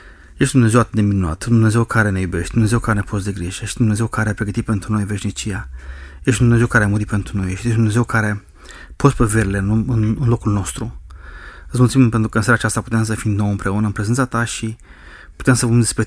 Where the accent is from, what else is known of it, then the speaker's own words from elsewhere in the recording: Constanța, Constanța County, Romania; also born or lived in Cluj; sunt din Constanța, sunt născut în Constanța, am crescut în Constanța, am făcut facultate la Cluj și după ce ne-am căsătorit ne-am întors cu soția și cu cei doi copii ai noștri, doi băieți, la Constanța.